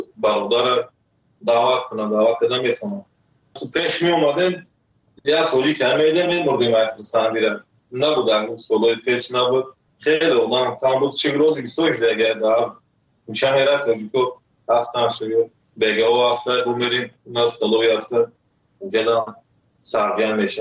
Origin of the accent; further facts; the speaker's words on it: Tajikistan; moved away; سال 2015 از تاجیکستان آمدم.